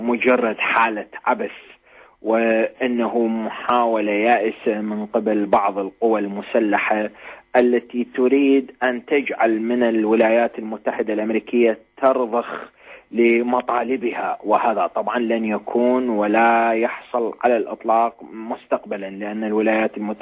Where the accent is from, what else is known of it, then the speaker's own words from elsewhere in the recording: Najaf, Najaf Governorate, Iraq; أنا ابن مدينة النجف وأعرف أن هذه المدينة محاصرة منذ أكثر من أسبوعين